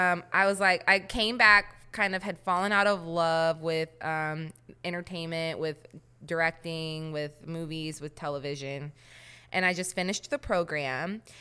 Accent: Indiana, United States; She knew I was from Indiana, so she was calling me, like, small town, like, country, all the things.

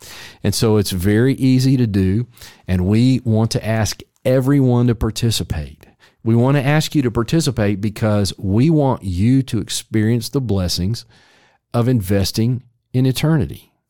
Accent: Memphis, Tennessee, United States; For example, the church where I grew up in Memphis, we did this.

